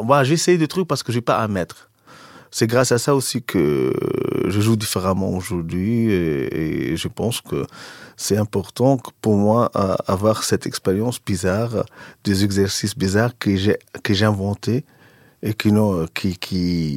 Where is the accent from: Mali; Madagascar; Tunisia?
Tunisia; moved away as an adult; je suis venu de la Tunisie avec beaucoup de bagages qui ne servent à rien